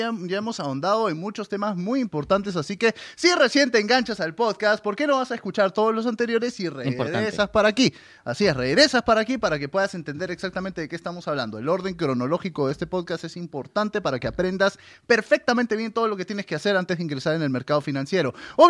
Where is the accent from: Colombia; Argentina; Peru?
Peru; como siempre acompañándolos, vengo desde Perú